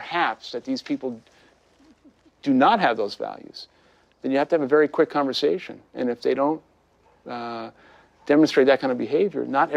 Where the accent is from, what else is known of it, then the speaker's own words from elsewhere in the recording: Brooklyn, New York, United States; I'm this kid from Brooklyn. It never leaves me.